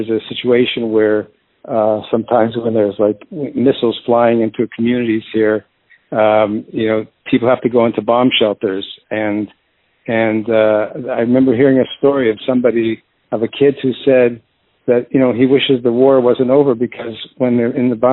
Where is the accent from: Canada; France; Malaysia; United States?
Canada; Toronto, Ontario; Well, I grew up in Toronto, and at a very young age